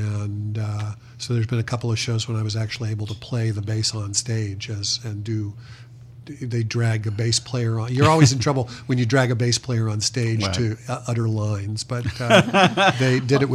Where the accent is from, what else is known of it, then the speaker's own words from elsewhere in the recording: Danville, Illinois, United States; I grew up in Danville, Illinois